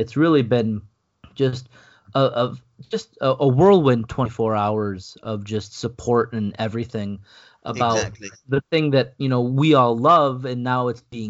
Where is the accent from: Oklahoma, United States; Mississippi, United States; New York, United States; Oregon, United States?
New York, United States; Buffalo; growing up in Buffalo, thinking that there are no fans outside of Buffalo